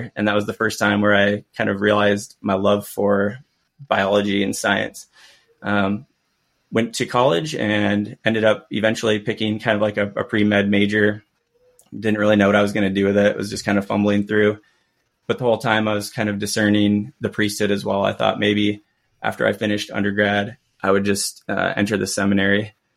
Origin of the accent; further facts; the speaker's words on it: Fowler, Michigan, United States; So I grew up in Fowler, which is a small rural town in Michigan, predominantly Catholic community, about 900 people, agriculturally based, a lot of farmers.